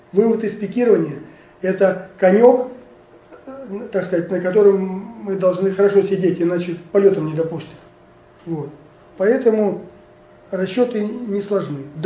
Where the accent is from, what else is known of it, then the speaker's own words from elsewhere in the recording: Moscow, Russia; Здесь, в Москве, будучи в отпуске, поскольку я москвич